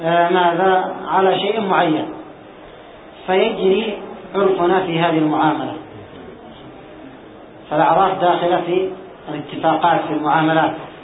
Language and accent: Arabic; Aden, Yemen; فكانت العملة الجنوبية بالدينار عندنا في عدن